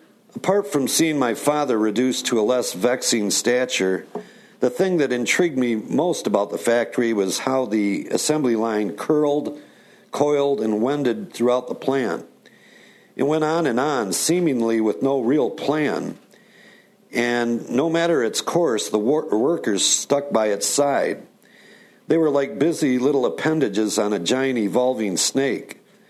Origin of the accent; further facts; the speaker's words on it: Flint, Michigan, United States; Being that I was from Flint, Michigan, the birthplace of the automobile, I was accustomed to viewing these enormous plants that bulged upon the town landscape